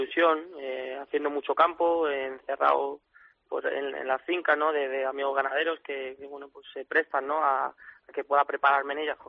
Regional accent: Madrid, Community of Madrid, Spain; pues soy de Madrid

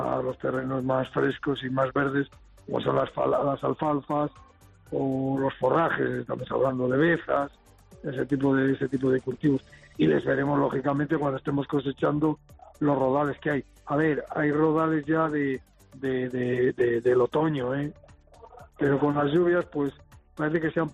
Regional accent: Villalpando, Castile and León, Spain; de todos los pueblos de aquí, de la zona, de alrededor de Villamayor, de mi pueblo, de Villalpando

